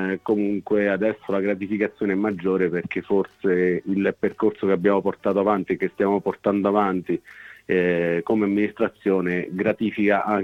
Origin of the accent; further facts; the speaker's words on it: San Demetrio, Abruzzo, Italy; io sono nato all'Aquila, che è a 18 chilometri, perché sono diciamo l'ospedale dove più vicino è l'Aquila. Mm-hmm. Chiaramente poi dalla settimana dopo sono sempre vissuto